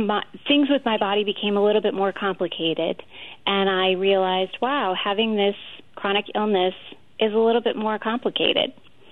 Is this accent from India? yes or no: no; Boston, Massachusetts, United States; I grew up in Boston, Irish Catholic, fairly traditional family, and, every Ben Affleck, Matt Damon Boston movie that you could think of, that was my family.